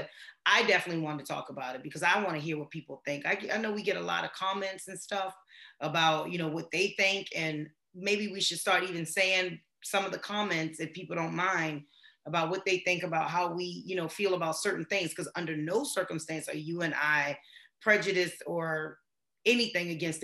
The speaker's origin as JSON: {"language": "English", "region": "Maryland", "country": "United States", "said": "And I'm like, oh, no, I'm from Maryland."}